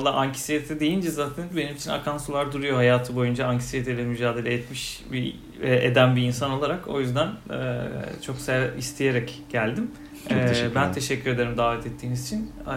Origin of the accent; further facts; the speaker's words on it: Bakırköy, Istanbul, Turkey; Bakırköy'lüyüz biz.